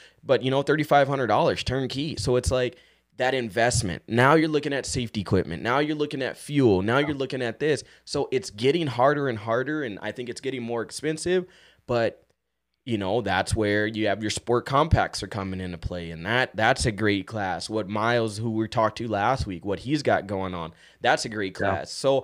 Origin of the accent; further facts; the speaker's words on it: San Diego, California, United States; back in my hometown in San Diego, California, Friday nights, so we raced Friday nights, Saturday nights